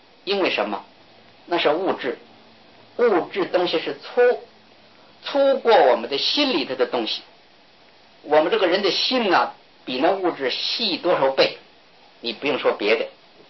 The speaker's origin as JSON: {"language": "Chinese", "region": "northern China", "country": "China", "said": "我们那儿出这个东西，我是北方人嘛，慢得很。"}